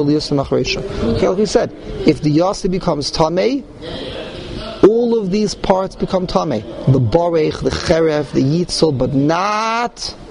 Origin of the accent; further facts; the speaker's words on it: Canada; I'm from Canada.